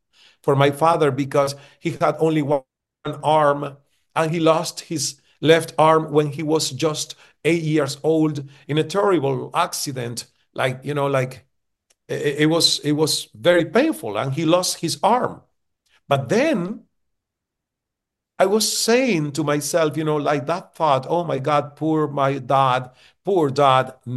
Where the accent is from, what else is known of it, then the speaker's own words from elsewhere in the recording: Cuba; when I was growing up in Cuba and I started as a radio broadcaster